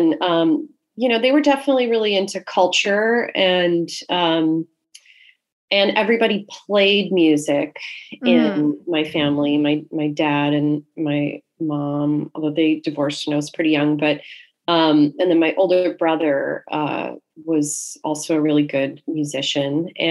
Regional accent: Portland, Oregon, United States; now in New York, United States; But mostly I was in suburbs of Portland, Oregon. And okay. I moved to New York after grad school.

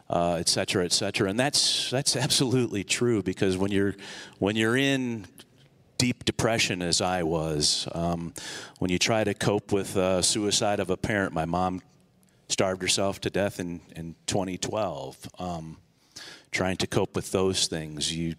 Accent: Toledo, Ohio, United States; Oh, again … Born and raised in Toledo and moved away for a bit.

